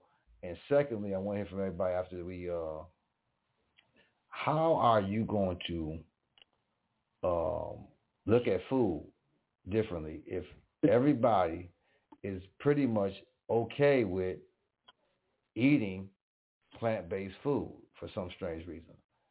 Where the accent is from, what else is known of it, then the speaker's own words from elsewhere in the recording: Buffalo, New York, United States; Let's just deal with the buffalo, because I'm from Buffalo.